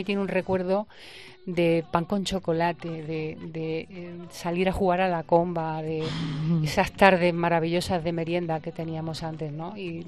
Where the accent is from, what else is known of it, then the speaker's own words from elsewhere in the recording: Málaga, Andalusia, Spain; yo cuando era chica había un programa en Málaga de radio que se llamaba Cancionero.